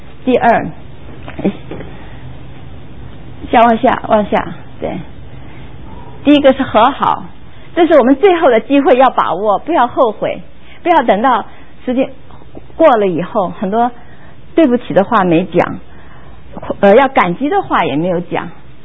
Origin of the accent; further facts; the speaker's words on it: China; 我们中国人很愿意说孝顺